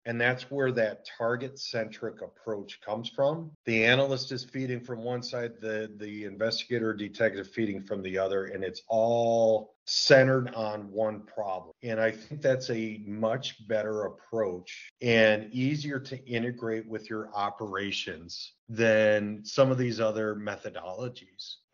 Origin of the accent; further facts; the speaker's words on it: Wisconsin, United States; So where I grew up in Wisconsin, the creator and developer of Dungeons and Dragons lived close by.